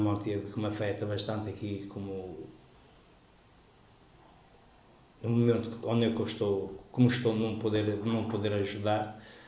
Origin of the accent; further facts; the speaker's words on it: Viana do Castelo, Portugal; Santa Maria, nasci em Santa Maria Maior, mas resido em Monserrate.